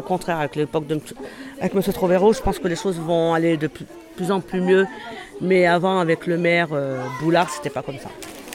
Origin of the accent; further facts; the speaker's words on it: Fontaine, Auvergne-Rhône-Alpes, France; Moi, je suis née à Fontaine. J'ai toujours habité Fontaine. Ça fait 52 ans que je suis à Fontaine.